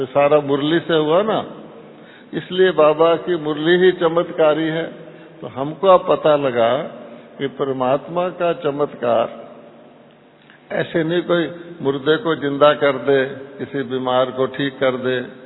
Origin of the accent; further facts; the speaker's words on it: Gujarat, India; मैं गुजराती हूं, मैं गुजरात में भी काठियावाड़ी हूं